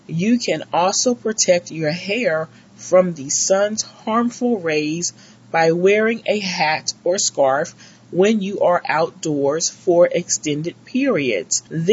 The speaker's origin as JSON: {"language": "English", "town": "New Orleans", "region": "Louisiana", "country": "United States", "tie": "born or raised there", "said": "Born and raised in Nolo, I know that managing 4C hair in the humid heat of July requires some strategic planning and care as well."}